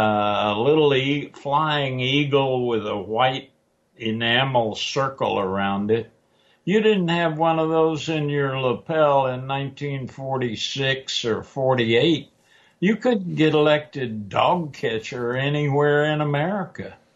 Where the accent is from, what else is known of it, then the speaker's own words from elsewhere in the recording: Refugio, Texas, United States; I helped found a opposition weekly newspaper in my hometown of Refugio, Texas